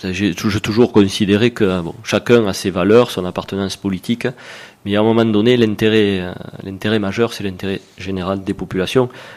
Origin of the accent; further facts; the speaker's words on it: Narbonne, Occitanie, France; Je suis né à Narbonne, j'ai toujours vécu ici.